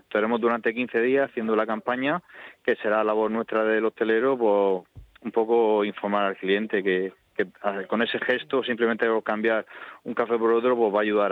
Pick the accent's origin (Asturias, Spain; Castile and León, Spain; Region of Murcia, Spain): Region of Murcia, Spain; Murcia; aquí en Murcia, como buenos murcianos, los cafés con leche condensada gustan bastante.